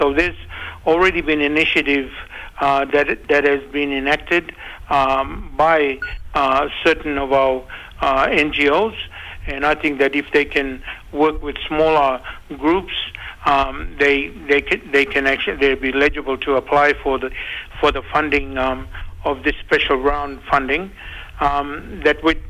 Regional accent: Queensland, Australia; I'm from the Eastern Island. My mom is from Moore Island in the west, but dad is actually from Ugar. So I'm an Ugar Amle from Meriam Nation.

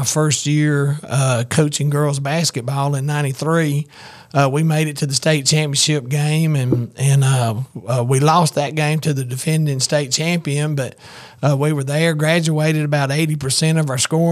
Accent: Attalla, Alabama, United States; Now, I was born and raised in Atala, Alabama, about an hour and a half north of here, and played high school ball at Etowah High School

